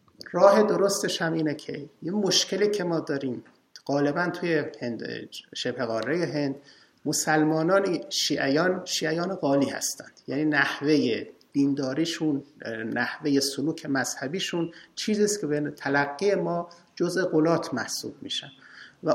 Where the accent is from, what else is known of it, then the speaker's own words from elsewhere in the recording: Iran; اولین چیزی که از آدم سوال میکنن خب اهل کجا هستی؟ بلافاصله تو میگی ایرانی هستم،